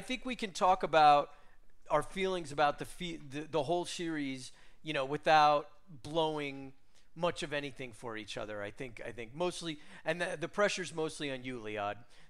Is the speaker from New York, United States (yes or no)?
yes; New York City, New York, United States; Yeah, it's not the Hell's Kitchen that it was like when I grew up like around New York.